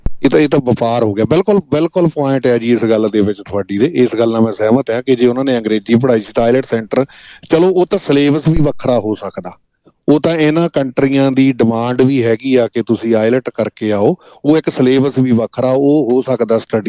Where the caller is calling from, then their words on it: Australia; ਮੈਂ ਆਸਟ੍ਰੇਲੀਆ ਤੋਂ ਬੋਲਦਾ ਜੀ